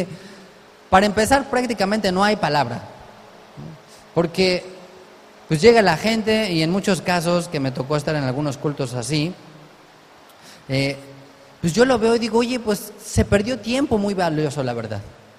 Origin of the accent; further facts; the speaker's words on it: Mexico; Digo, ah, pues yo soy de México.